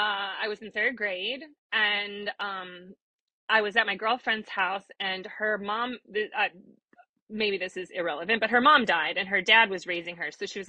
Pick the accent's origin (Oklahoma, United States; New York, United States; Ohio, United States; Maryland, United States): Ohio, United States; I'm from Ohio. I'm from the Midwest.